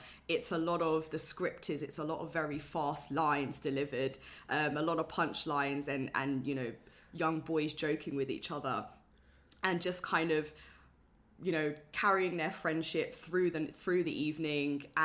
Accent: London, United Kingdom; I grew up in London, North London as well.

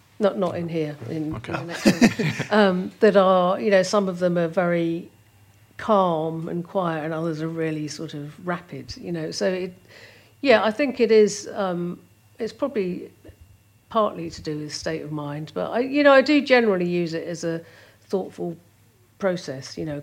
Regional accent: Doddinghurst, East of England, United Kingdom; also born or lived in Ilford; We moved to Essex. It's further out into Essex, into a place called Doddinghurst.

